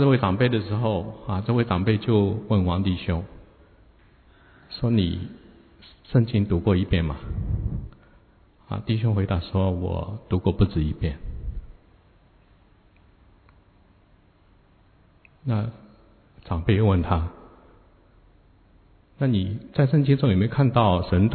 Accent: China; 我想我们从大陆来有点年龄的人都应该知道当时的这种情况

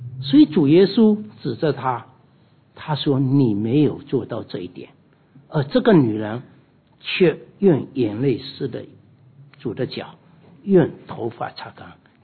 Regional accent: China; 就像我们中国人，我们的客人到我们家里的时候，我们会怎样？

